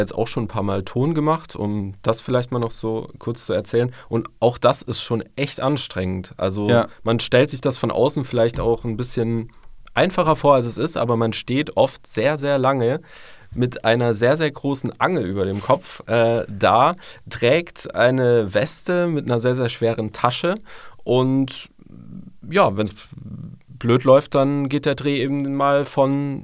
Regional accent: St. Georgen, Baden-Württemberg, Germany; Ich komme aus St. Georgen im wunderschönen Schwarzwald.

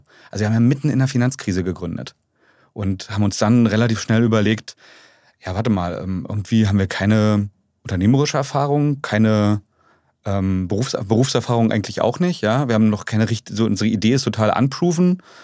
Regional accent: Strausberg, Brandenburg, Germany; bin sehr, sehr bodenständig aufgewachsen in Strausberg, was super coole Kindheit war

